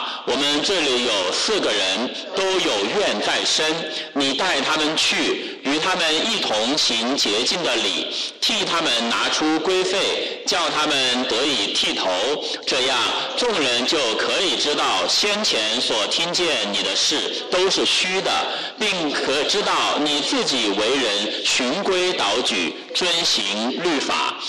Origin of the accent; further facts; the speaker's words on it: China; 我一个中国人，一个中国年轻人居然还是基督徒，居然信耶稣